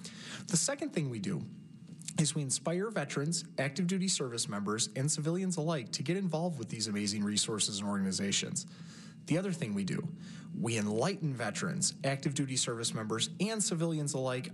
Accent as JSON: {"language": "English", "town": "Detroit", "region": "Michigan", "country": "United States", "tie": "born or raised there", "said": "Obviously, we love it here. It's my hometown. I've lived here my whole life."}